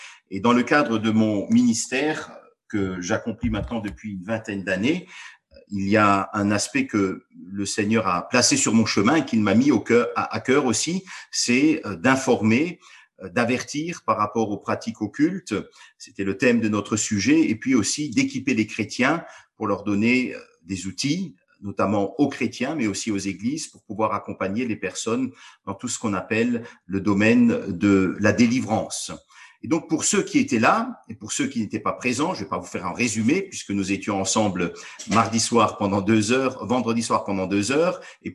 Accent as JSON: {"language": "French", "town": "Strasbourg", "region": "Grand Est", "country": "France", "said": "je viens de Strasbourg"}